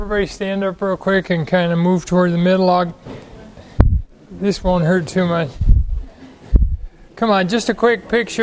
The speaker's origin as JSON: {"language": "English", "region": "California", "country": "United States", "tie": "born or raised there", "said": "I grew up in Southern California in a Pentecostal holiness group."}